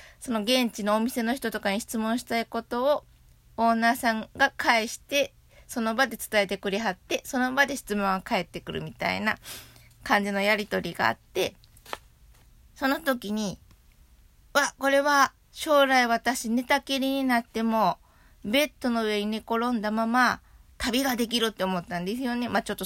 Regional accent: Shiga, Japan; 私滋賀県出身なんですけど、琵琶湖がある、その滋賀県で父方のおばあちゃんと同居だったので

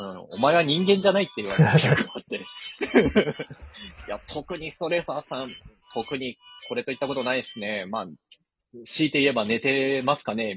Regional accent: Kansai, Japan; ちょっとやっぱ関西人としてはあるまじき行動をやっぱしちゃったん

